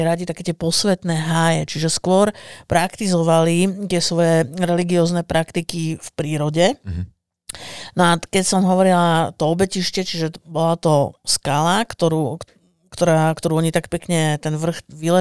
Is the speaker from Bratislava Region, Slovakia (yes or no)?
yes; Bratislava, Bratislava Region, Slovakia; napríklad ja som z Ružinova